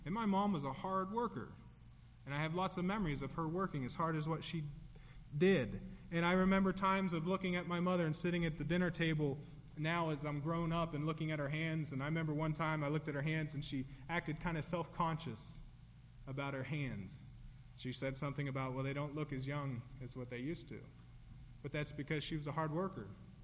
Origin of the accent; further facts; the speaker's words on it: United States; And I'm a patriot. I am an American. I believe in America. I love America.